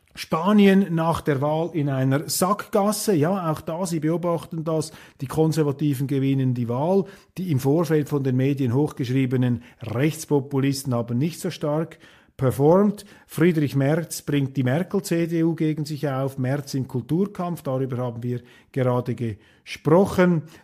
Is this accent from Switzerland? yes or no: yes; Switzerland; Und da habe ich als Schweizer ein ganz anderes Verständnis